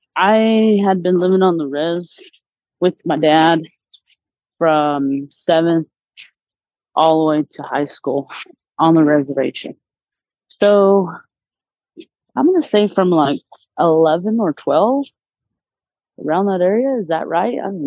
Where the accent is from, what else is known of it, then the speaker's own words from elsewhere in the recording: Whitecomb, United States; now in Gilbert, United States; Well, my hometown, like where I'm originally from, is called, on the reservation, it's called Whitecomb. And that's originally where I'm from. But my, living situation is in Gilbert, Arizona, yes.